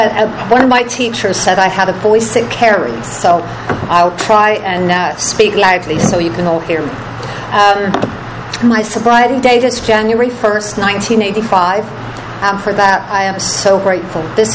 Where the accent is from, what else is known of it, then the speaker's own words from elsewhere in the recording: Chard, South West England, United Kingdom; moved away; Obviously, I wasn't born here. I was born and raised in England in a little town called Chard, which is in the West Country, kind of between Bristol and Bath, near the coast.